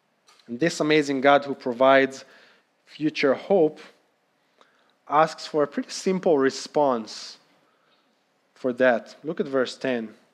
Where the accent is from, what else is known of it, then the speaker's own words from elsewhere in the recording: Israel; now in United States; growing up in Israel. For many years, the main and almost only source of water for all different uses in the country came from the Sea of Galilee.